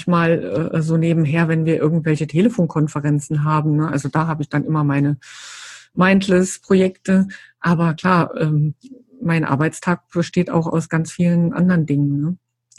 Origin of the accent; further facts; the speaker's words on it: Saarland, Germany; als ich damals hierher gezogen bin, ich komme ja aus dem Saarland eigentlich